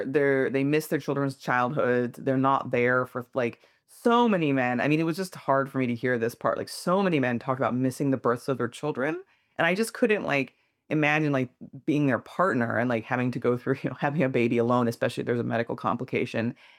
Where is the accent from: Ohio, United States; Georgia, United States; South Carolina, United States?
Ohio, United States; I grew up in Ohio, so I was like, oh, I know my state.